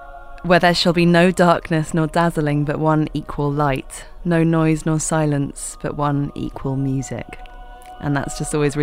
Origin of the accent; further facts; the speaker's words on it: London, United Kingdom; I'm a city girl, born and bred. I love cities. I'm a Londoner.